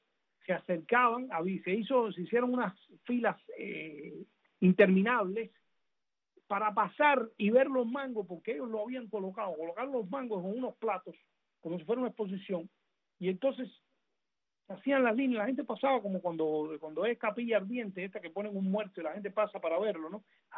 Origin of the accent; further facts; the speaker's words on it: Cuba; el cubano, por su idiosincrasia y sus tendencias al choteo, como decía Mañas, pues no nos tomamos las cosas tan en serio como los asiáticos